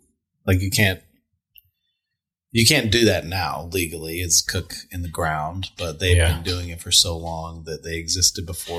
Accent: Austin, Texas, United States; So I grew up in Austin eating barbecue kind of around Austin.

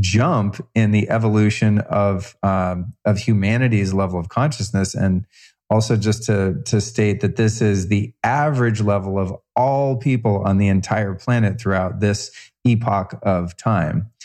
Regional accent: United States; And I think that's encouraging, not because I'm an American.

